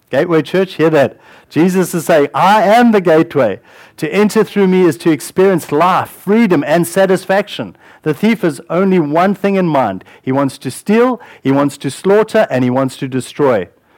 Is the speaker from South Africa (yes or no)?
yes; South Africa; growing up in South Africa